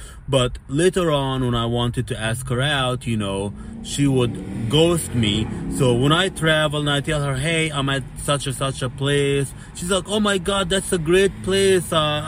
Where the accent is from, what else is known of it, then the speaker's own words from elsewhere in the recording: United States; So when the lady heard that I was speaking English, I'm from America, and I don't drink alcohol